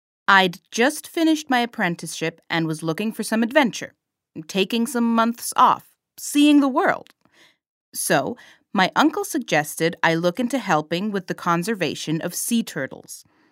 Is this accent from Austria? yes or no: yes; Austria; from Austria. Here I am in Barbados.